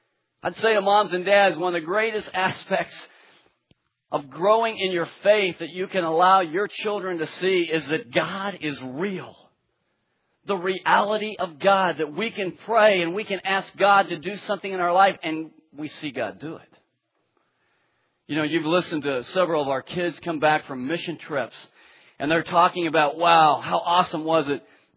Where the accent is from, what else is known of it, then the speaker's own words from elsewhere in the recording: Tulsa, Oklahoma, United States; I mean, I grew up in Tulsa, Oklahoma.